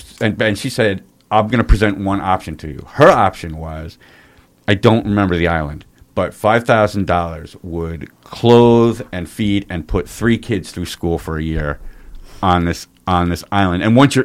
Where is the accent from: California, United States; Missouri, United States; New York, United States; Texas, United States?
New York, United States; Rhinebeck; I grew up in Rhinebeck.